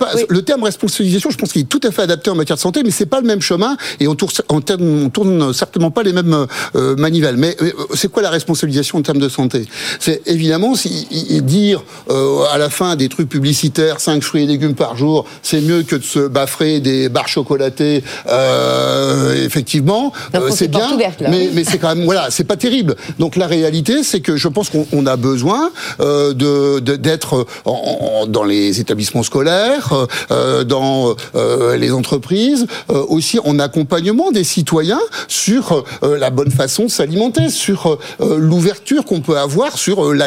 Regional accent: Hauts-de-France, France; Moi je viens du Nord, on aime bien la patate

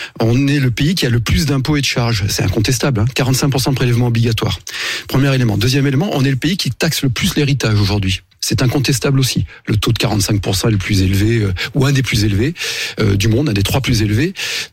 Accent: France; parce que, en tant que Français, c'est ce qui me préoccupe.

